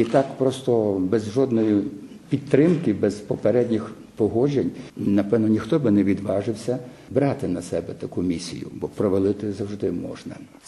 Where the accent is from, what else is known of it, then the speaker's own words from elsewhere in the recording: Subcarpathian Voivodeship, Poland; Він народився на нашій, на моїй рідній Перемишчині